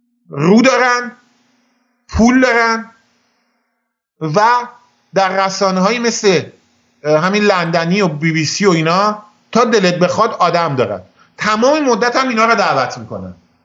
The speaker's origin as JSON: {"language": "Persian", "country": "Iran", "said": "منی که جد آبادم آذری بوده، طبق تعریف شما آذری نیستم، چون من اول ایرانی هستم."}